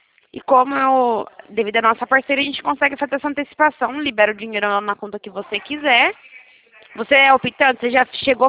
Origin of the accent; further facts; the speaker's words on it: Americana, São Paulo, Brazil; Americana, é a cidade de Americana. Campinas, Americana, Santa Bárbara. Minha cidade fica perto de Campinas.